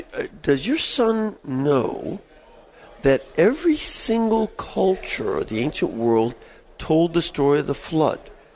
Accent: Chicago, Illinois, United States; there was major global cooling that led to an ice age so severe that my hometown of Chicago was under about a mile of ice.

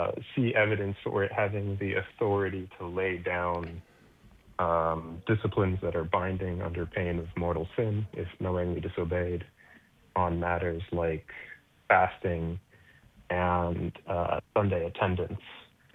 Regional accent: Connecticut, United States; accent: American; now in United Kingdom; I suppose a disappointing American accent here. I'm from Connecticut, but I do live in the UK.

